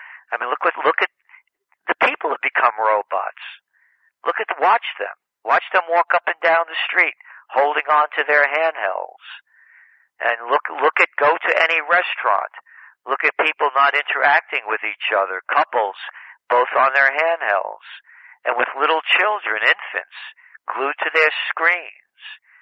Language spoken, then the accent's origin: English; United States; particularly as an American, we don't get the international news.